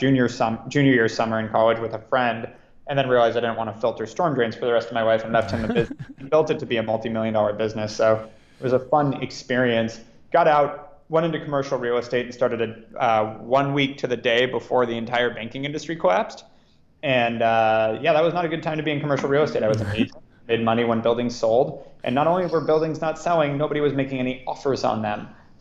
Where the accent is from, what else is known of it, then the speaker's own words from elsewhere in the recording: Ojai, California, United States; also born or lived in Los Angeles; Born in LA, moved to Ojai, a small town by Santa Barbara when I was six, went to this awesome but very well called hippie school, so to speak, called Oak Grove School